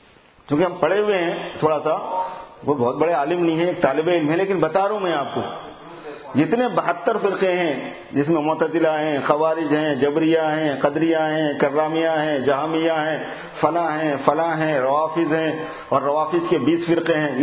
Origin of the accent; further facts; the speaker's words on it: Mughal Gadda, Telangana, India; ہم اصل پینڈو ہیں, گاؤں میں رہتے تھے, دیہات کے ہیں, حیدرآباد سے 60 کلومیٹر پر مغل گدہ ایک جگہ ہے شاد نگر کے پاس, وہاں کے ہیں.